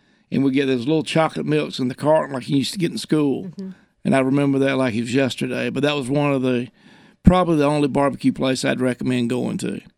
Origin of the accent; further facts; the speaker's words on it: Unadilla, Georgia, United States; I'm the mayor of my hometown, Unadilla, Georgia.